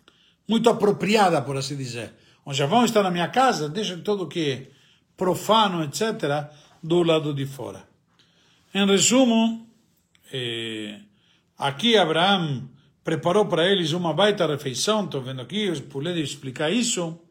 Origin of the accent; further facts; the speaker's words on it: Argentina; accent: Argentine; Portuguese is a second language; now in Brazil; eu não perco meu sotaque de argentino. Mas estou aqui e vou falar em português com todo mundo.